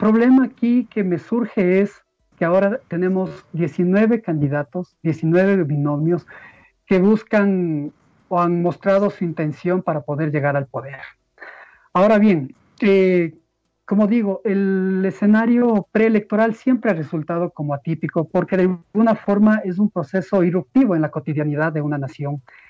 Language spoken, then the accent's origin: Spanish; Ecuador; por todas las contradicciones, vicisitudes que hemos tenido que enfrentar como ecuatorianos.